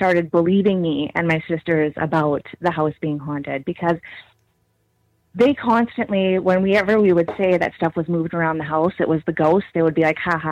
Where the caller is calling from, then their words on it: Regina, Saskatchewan, Canada; I'm calling from Regina, Saskatchewan.